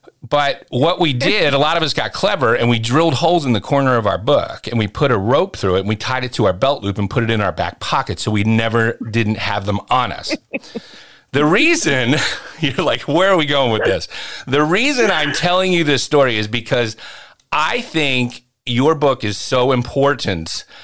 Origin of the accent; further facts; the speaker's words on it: Pennsylvania, United States; I grew up in the Northeast. So, you know, suburban Philadelphia